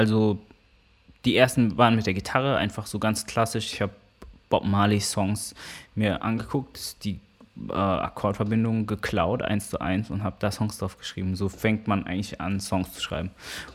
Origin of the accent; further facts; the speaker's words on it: Karlsruhe, Baden-Württemberg, Germany; Und Karlsruhe ist auch auf jeden Fall meine Heimat oder dieser Bereich Ettlingen, Karlsruhe. Das ist daheim.